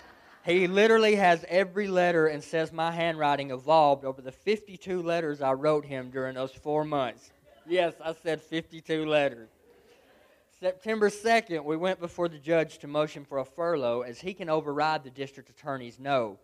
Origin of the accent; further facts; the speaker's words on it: Sparta, Tennessee, United States; I'm 33 years old. I grew up in Sparta, Tennessee, to a loving middle-class home with two brothers and three sisters.